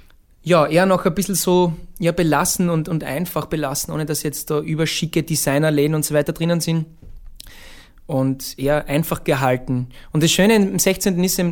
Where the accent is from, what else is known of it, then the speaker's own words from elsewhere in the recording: Graz, Styria, Austria; aber eigentlich sind wir Grazer.